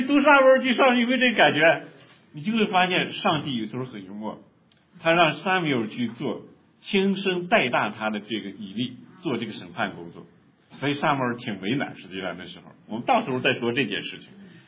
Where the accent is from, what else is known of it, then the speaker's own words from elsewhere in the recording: Northeast China, China; accent: Northeastern Mandarin; 我们东北话叫什么？老儿子是吧？